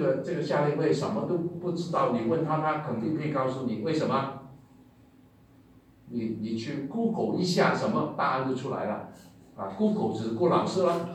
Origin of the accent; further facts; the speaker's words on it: Guangdong, China; 所以我们广东人就说帮水咯啊